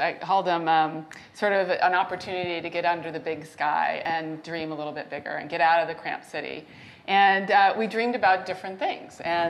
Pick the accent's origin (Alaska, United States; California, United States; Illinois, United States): California, United States; Here I grew up in Northern California, and I had no idea where Hopland was.